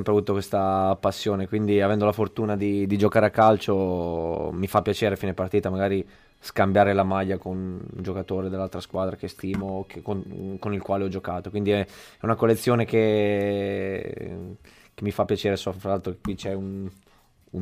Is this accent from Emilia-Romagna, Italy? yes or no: yes; Forlimpopoli, Emilia-Romagna, Italy; Forlimpopoli è la scuola del mio paese, quindi è normale che... È un piccolo paese, no piccolo, insomma 15.000 abitanti, fra Forlì e Cesena, proprio a metà. È il paese dove vivo